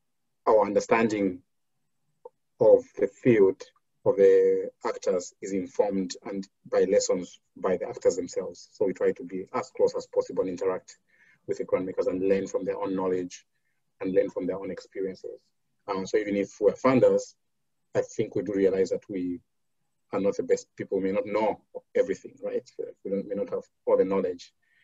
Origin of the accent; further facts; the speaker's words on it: Zambia; the country I grew up in, I'm from Zambia